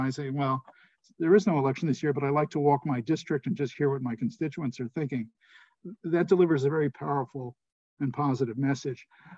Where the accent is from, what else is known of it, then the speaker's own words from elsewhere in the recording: Fair Lawn, New Jersey, United States; I returned to New Jersey. I moved back to my hometown of Fairlawn.